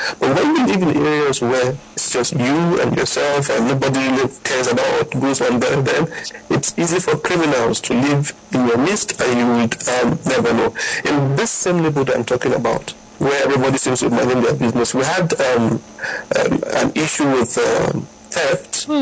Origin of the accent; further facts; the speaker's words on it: Abuja, Federal Capital Territory, Nigeria; First things first, I was born and brought up in Abuja, so I kind of strike a balance.